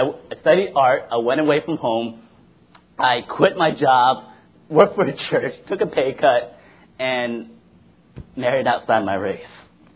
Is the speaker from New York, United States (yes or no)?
yes; Brooklyn, New York, United States; like, I had all the comforts of a great education and the comforts of New York City right there. I grew up in Brooklyn, and so I could have went to NYU, Columbia, any of the SUNY schools, and my parents would have been happy.